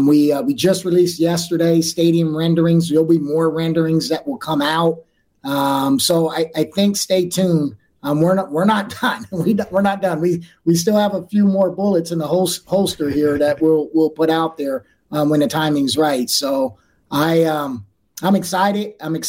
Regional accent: Sacramento, California, United States; As I said, I grew up in South Sacramento. We rarely came to campus

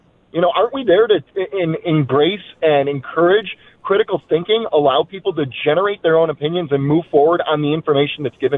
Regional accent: Holland, Michigan, United States; from Holland, not John from Alden.

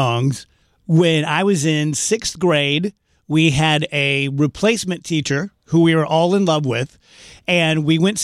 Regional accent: South Roxana, Illinois, United States; That was one of the things about growing up in South Roxana is I had a ton of fun.

